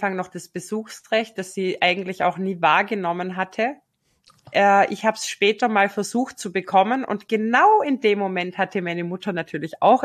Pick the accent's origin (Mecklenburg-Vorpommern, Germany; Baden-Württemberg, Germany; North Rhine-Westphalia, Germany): Baden-Württemberg, Germany; Ludwigsburg; Ich war in Ludwigsburg, also in meiner alten Heimat.